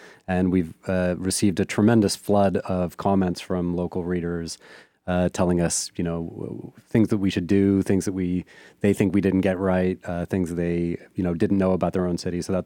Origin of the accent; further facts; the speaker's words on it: Toronto, Ontario, Canada; I mean, I'm originally from Toronto in Canada